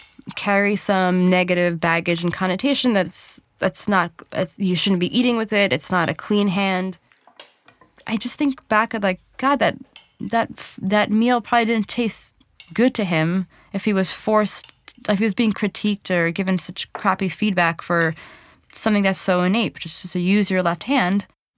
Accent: Flushing, New York, United States; I grew up in Flushing in Queens. It's a really super, super diverse community, a very residential. It's like as suburban as you can get in a borough.

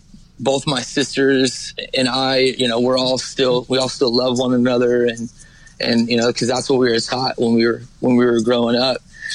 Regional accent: California, United States; also born or lived in Provo, Utah; No, so basically all I remember from growing up is California. Like, I was born in Provo, Utah. I was a BYU baby. I grew up in an LDS family.

